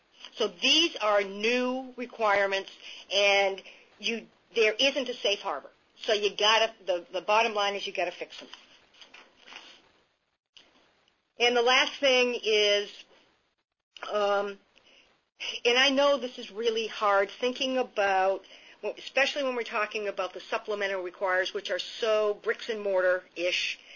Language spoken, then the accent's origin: English; New Hampshire, United States; Where I grew up in New Hampshire, we had neighborhood pools that the city offered.